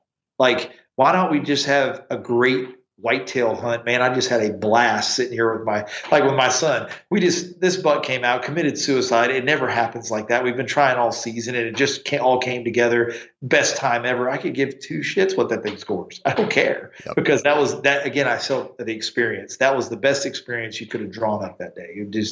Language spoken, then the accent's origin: English; North Carolina, United States; Well, I always tell my buddies that I grew up with back in North Carolina, it's a different world of whitetail hunting.